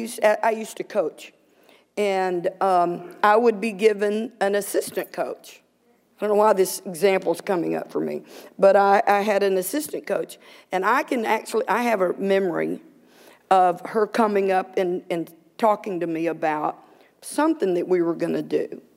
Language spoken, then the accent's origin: English; Texas, United States; I got to look good, partly because I'm from Texas.